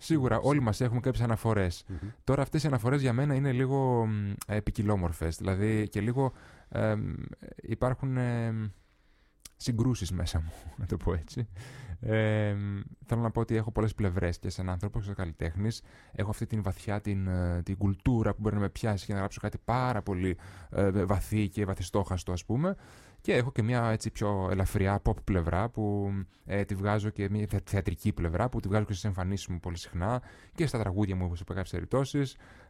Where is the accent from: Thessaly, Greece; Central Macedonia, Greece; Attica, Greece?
Central Macedonia, Greece; Kalamaria; Μια απλή γειτονιά είναι εκεί πέρα. Πολύ ησυχή και όμορφη της Καλαμαριάς εκεί που μεγάλωσα.